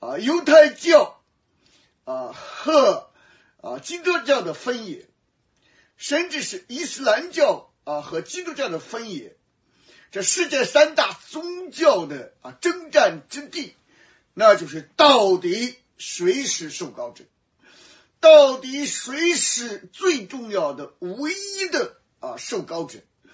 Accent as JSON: {"language": "Chinese", "country": "China", "said": "所以啊，对于我们中国人所喜欢的一些语言啊"}